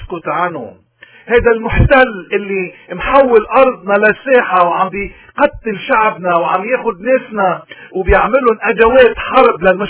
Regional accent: Lebanon; أنتوا يا لبنانيين، نحن يا لبنانيين

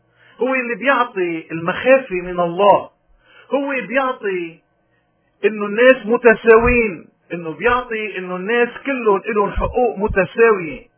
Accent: Lebanon; من هوني نحن كلبنانيين وين ما كنا، كنا إسلام، كنا دروز، كنا مسيحيين، كنا شيعة، موارني، روم، علوية، كاثوليك، شو ما كنا

